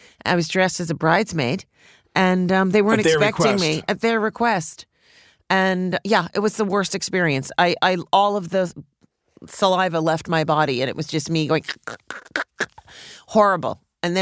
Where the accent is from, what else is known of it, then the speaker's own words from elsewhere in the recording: Canada; do you know that in Canada, when we grew up in the Olympics, we thought bronze was the highest you could get.